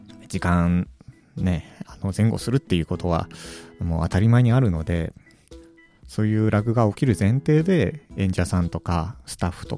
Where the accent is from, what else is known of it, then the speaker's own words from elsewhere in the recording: Akita, Japan; 自分は地元秋田県なんですけども、